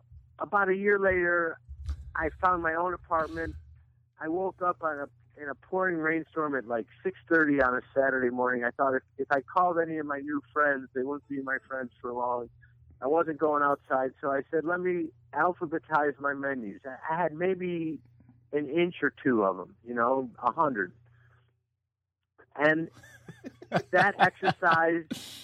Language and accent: English; Buffalo, New York, United States; now in New York City, United States; I'm from Buffalo, New York originally. I came to New York City